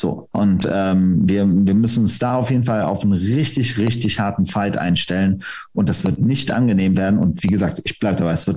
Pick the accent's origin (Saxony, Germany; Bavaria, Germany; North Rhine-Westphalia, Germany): North Rhine-Westphalia, Germany; Aachen; also das kenne ich ja noch aus Aachen, also ich bin ja Aachener so